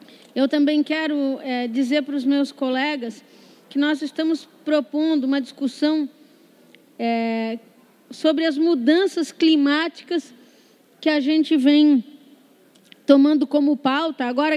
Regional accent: Santa Catarina, Brazil; como catarinense, como brasileira

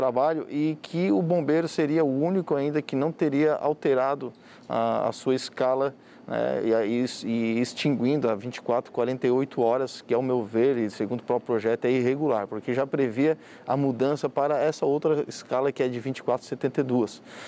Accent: Criciúma, Santa Catarina, Brazil; eu sou catarinense, não, né, pois eu sou de lá, sou natural de Criciúma

